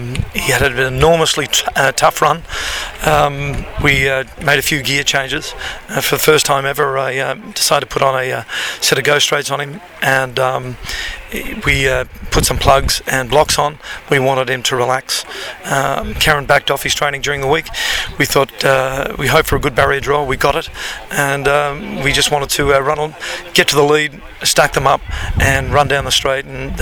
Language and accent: English; Belfast, Northern Ireland, United Kingdom; Myself and the other chap involved in this horse, John Catterson, we're both from Belfast, Northern Ireland.